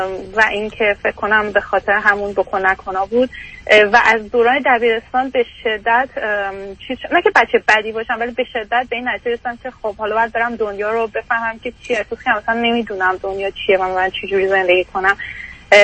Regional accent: Iran; moved away as an adult; now in Canada; بعد از اینکه درسم لیسانس تموم شد تو ایران، برای ادامه تحصیل از ایران اومدم بیرون

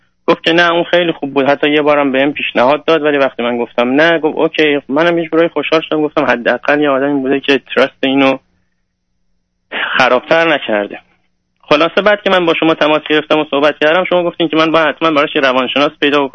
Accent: Iran; moved away; من 3 سال از ایران اومدم

